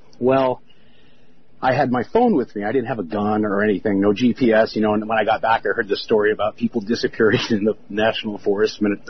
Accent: Phoenix, Arizona, United States; I'm from Phoenix.

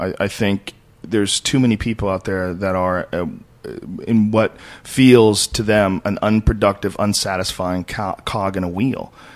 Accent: Oklahoma, United States; I hate Texas because I'm from Oklahoma

